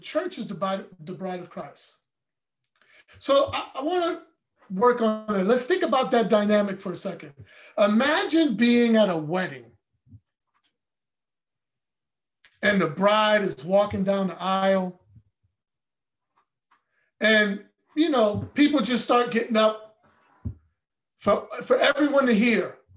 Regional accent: Brooklyn, New York, United States; I'm from Brooklyn. I was converted in Queens.

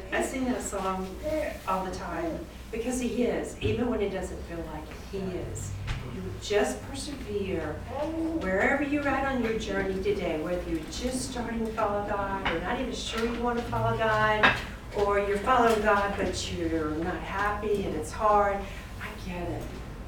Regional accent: North Carolina, United States; accent: Southern; My language is Southern, basically. I'm from North Carolina. I can't speak anything else.

